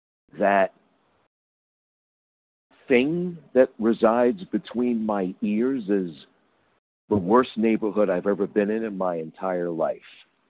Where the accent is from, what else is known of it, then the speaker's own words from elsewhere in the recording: Long Beach, New York, United States; I'm from Long Beach, Long Island, New York.